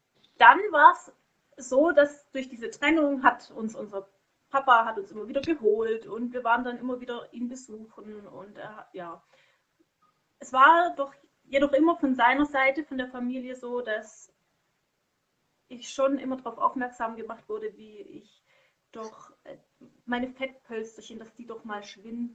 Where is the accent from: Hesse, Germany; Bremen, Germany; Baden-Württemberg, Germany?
Baden-Württemberg, Germany; Konstanz; also born or lived in Bad Säckingen; damals hatte ich woanders gewohnt, an der Schweizer Grenze in Bad Säckingen, da ist mein Geburtsort. Und dann sind wir weggezogen nach Konstanz. Und dann haben wir dort eben gelebt und danach sind wir ziemlich oft umgezogen.